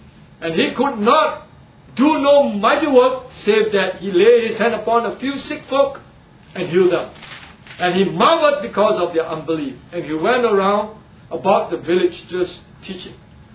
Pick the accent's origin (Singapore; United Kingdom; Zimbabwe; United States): Singapore; I live here in Singapore, I'm a Singaporean. But I'm a Choa Chu Kangite.